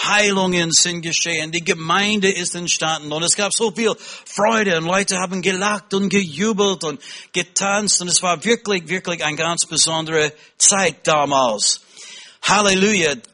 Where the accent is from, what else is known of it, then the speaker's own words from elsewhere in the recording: United States; accent: American; German is a second language; mein Deutsch ist, nicht immer richtig und ich habe tatsächlich einen amerikanischen Akzent.